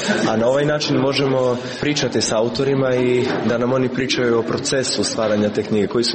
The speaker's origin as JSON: {"language": "Croatian", "town": "Rijeka", "region": "Primorje-Gorski Kotar County", "country": "Croatia", "said": "Dolazim iz Rijeke."}